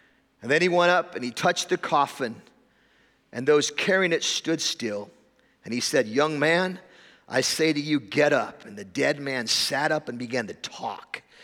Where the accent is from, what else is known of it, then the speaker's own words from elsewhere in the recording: Fairbanks, Alaska, United States; I'm from Alaska. I'm from Fairbanks, Alaska, which means I flew here to talk to people who think they understand winter.